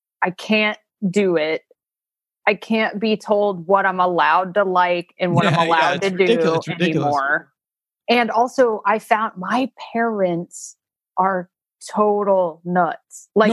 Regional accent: United States; I just felt ashamed of being American and like trying to hide my accent.

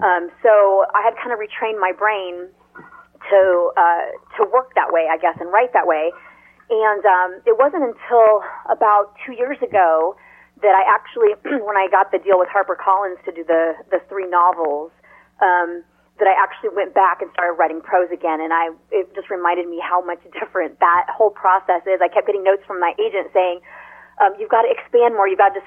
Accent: Nebraska, United States; I'm from Nebraska originally, and back when I was growing up there, you know, there was no film school in Nebraska. There were no film classes. There was no industry there, and so I was going to be a prosecutor.

